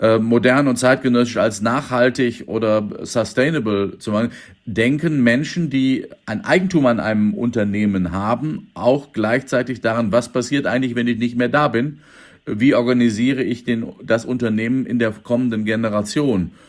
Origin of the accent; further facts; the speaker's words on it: Minden, North Rhine-Westphalia, Germany; Aber wenn Sie mal meine Heimatstadt Minden angucken oder die ländlichen Kulturfördervereine, die Heimathäuser etc.